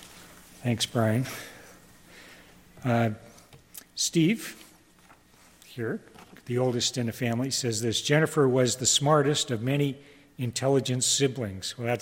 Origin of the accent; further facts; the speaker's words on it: Ottawa, Ontario, Canada; It's hard for me to take, I'm from Ottawa.